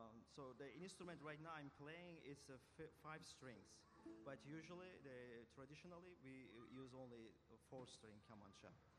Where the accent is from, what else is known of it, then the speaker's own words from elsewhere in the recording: Azerbaijan; So I was born and raised in Azerbaijan. Azerbaijan locates in the shore of Caspian Sea and neighbor with Russia, Iran, Turkey, Armenia, Georgia.